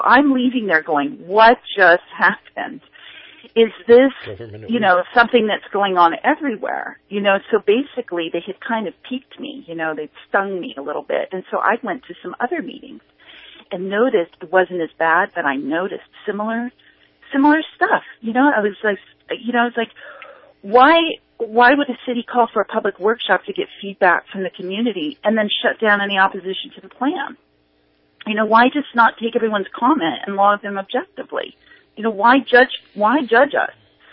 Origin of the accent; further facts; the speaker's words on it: California, United States; Well, I'm from Southern California, so I'm.